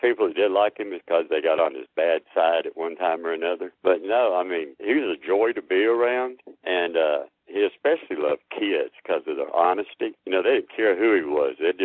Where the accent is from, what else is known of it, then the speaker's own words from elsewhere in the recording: Texas, United States; Well, you know, I'm born and raised in Texas, and everything is better in Texas.